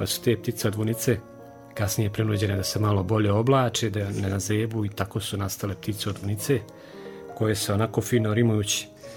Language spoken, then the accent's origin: Serbian; Gornja Okolica, Republika Srpska, Bosnia & Herzegovina; A ja sam rođen u Gornjoj okolici, to je mjesto na kilometar od Prnjavora